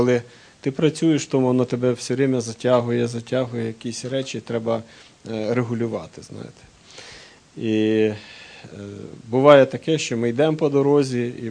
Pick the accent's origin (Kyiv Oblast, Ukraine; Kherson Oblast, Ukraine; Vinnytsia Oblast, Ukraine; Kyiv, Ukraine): Vinnytsia Oblast, Ukraine; В нас на Вінниччині кажуть на ікони, які є в церквах, або є в хатах, там, знаєте, висять в углу, кажуть образи.